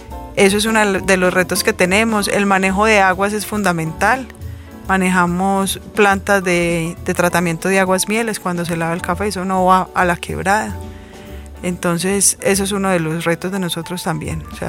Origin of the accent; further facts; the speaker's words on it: Colombia; Nosotros, como buenos colombianos, productores de café, no tomamos café de especialidad.